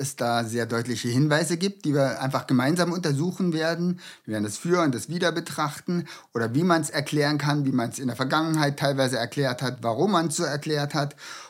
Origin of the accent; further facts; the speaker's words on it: Germany; Ich denke, wir als Deutsche haben auch eine Teilschuld an beiden.